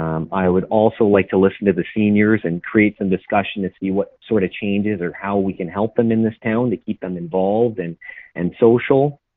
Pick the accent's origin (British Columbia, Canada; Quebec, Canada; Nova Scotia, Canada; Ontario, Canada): Ontario, Canada; Gananoque; I'm a local from Gananoque, so I feel very privileged and happy to be running and ultimately to be a voice for residents of Gananoque.